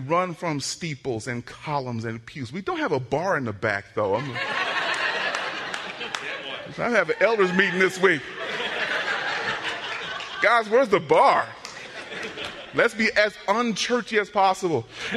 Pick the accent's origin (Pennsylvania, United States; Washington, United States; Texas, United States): Texas, United States; I am from Texas, okay? There's two more coming, okay? Listen to me. I'm from Texas, okay?